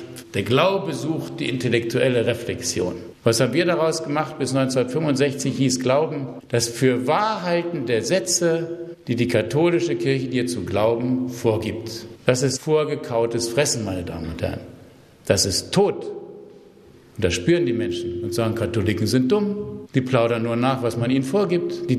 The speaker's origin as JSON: {"language": "German", "town": "Hanover", "region": "Lower Saxony", "country": "Germany", "tie": "born or raised there", "moved": "yes", "lives_now": "Vienna, Austria", "said": "Ich bin zwar so seit 20 Jahren in Wien, aber geboren in Norddeutschland, in Hannover. Mein Vater kam aus Schlesien, meine Mutter aus Pommern, geflohen, vertrieben und sind dann gelandet in Hannover. Und da bin ich aufgewachsen"}